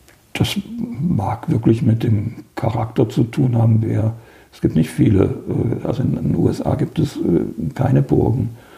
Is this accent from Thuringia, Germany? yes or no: yes; Eisenach, Thuringia, Germany; Ich bin ja in Eisenach geboren.